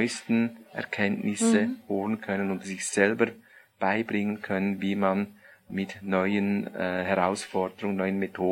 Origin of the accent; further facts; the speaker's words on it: Switzerland; ist bei uns in der Schweiz heißt die Matura, nachgeholt.